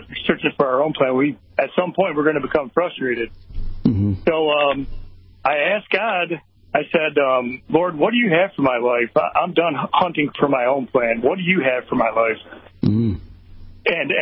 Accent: Michigan, United States; So we're from Michigan, so I was deer hunting one night

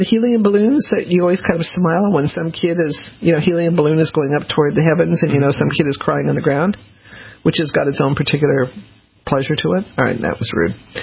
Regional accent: Denver, Colorado, United States; I love umbrellas because I grew up in Denver and you didn't have umbrellas.

